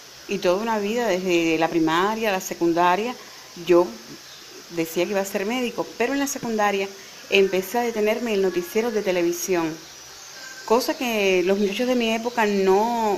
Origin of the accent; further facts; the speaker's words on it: Santiago de Cuba, Cuba; estando en Santiago de Cuba, que es mi tierra natal